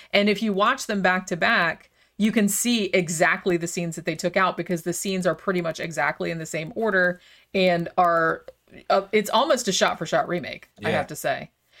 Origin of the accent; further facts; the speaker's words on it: Daytona Beach, Florida, United States; Yeah, well, because I grew up, you know, in Daytona Beach. I grew up like right on the Atlantic Ocean, and I was at the beach all the time.